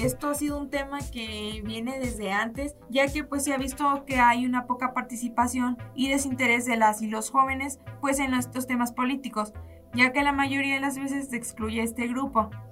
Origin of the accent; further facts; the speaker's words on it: Mexico; La INE es algo que nos identifica a nosotros como mayores de edad, como mexicanos mayores de edad